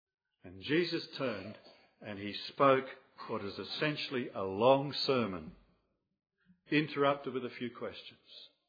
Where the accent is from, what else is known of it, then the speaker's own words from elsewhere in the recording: Melbourne, Victoria, Australia; Now, I'm from Victoria, from Melbourne, right?